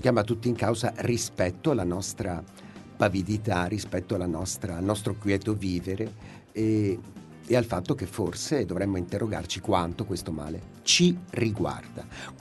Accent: Sicily, Italy; penso che noi da siciliani sappiamo bene

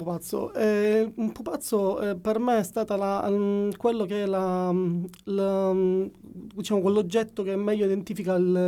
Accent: Palermo, Sicily, Italy; Sono palermitano.

